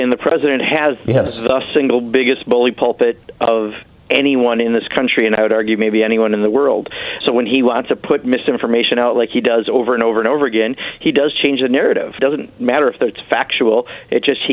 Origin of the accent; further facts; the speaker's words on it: Kenosha, Wisconsin, United States; they went down to my hometown down in Kenosha, Wisconsin